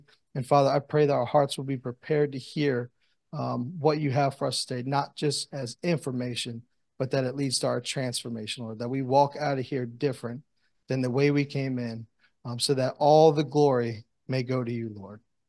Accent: Baltimore, Maryland, United States; So growing up in Baltimore, just kind of full disclosure, at least in my experience, I didn't know one Boy Scout growing up.

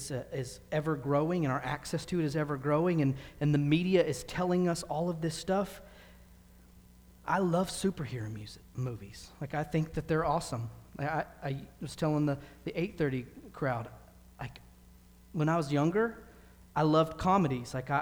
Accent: the South, United States; I grew up in the South

